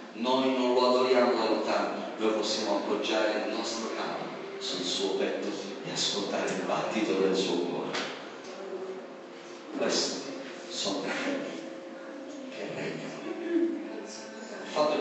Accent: Sicily, Italy; Io vengo dalla Sicilia, noi abbiamo un modo di ragionare poi quando si tratta di queste cose.

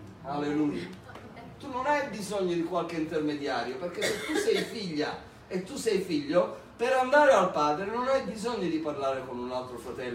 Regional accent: Sicily, Italy; Noi veniamo dalla Sicilia

